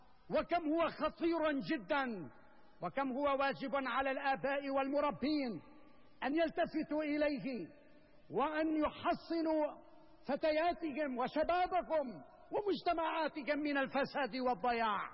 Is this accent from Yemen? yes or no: no; Syria; فعلينا نحن كسوريين، علينا يا سادة أن نصون شبابنا وفتياتنا